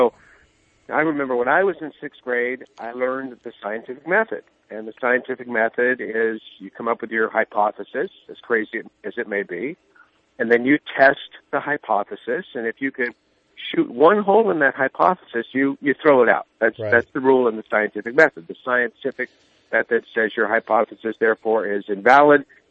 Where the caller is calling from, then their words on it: California, United States; I'm calling you from the San Francisco Bay Area.